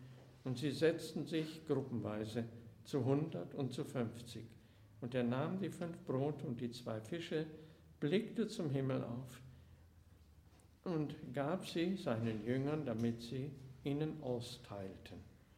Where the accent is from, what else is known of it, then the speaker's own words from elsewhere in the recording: Emsdetten, North Rhine-Westphalia, Germany; now in Gummersbach, Germany; Dass es inzwischen nicht mehr so ist in Emstetten, aber das drückt etwas aus, wo ich aufgewachsen bin und ich glaube, hatte ich schon mal einen Abend gehalten über meinen Weg aus dem Katholizismus und ich wohne ja in Gummersbach